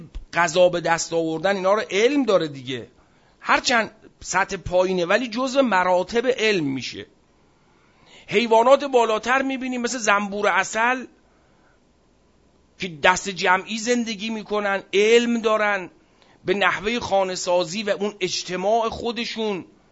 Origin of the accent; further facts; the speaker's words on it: Iran; چون ما ایرانیم بنا نیست که بگیم همه چیز مال ماست.